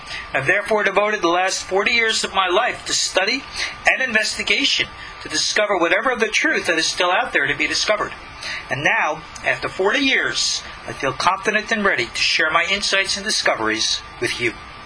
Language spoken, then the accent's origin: English; New York, United States; As a teenager, I was victimized by a terrible evangelical group in my hometown on Long Island.